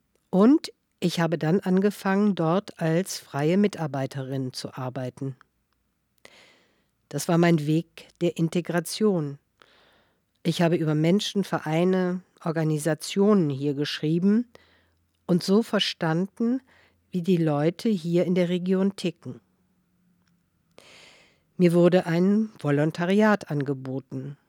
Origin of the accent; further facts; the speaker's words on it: Belarus; moved away as an adult; Seit 2020 hat sich die Lage in meiner Heimat dramatisch verschlechtert. Jetzt könnte ich nicht mehr nach Belarus einreisen.